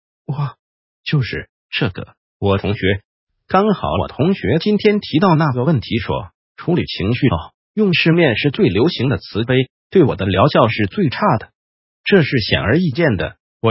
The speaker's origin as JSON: {"language": "Chinese", "region": "Guangdong", "country": "China", "said": "我们广东人说，人要分二声末了"}